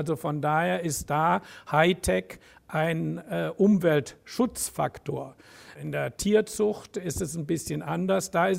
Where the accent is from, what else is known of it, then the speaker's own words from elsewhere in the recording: Cologne, North Rhine-Westphalia, Germany; Wir sind groß geworden in der Bruder-Klaus-Siedlung in Köln-Mühlheim. Die liegt da so zwischen einer Eisenbahnlinie und der Autobahn. In der Nähe vom Autobahnkreuz Leverkusen.